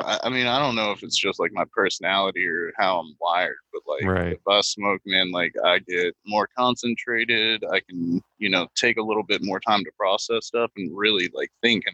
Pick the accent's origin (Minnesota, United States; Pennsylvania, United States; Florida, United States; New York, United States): Pennsylvania, United States; I grew up in Pennsylvania. It's a lot of farmers, and, you know, everybody's kind of keeps to themselves for the most part, unless you live in the cities.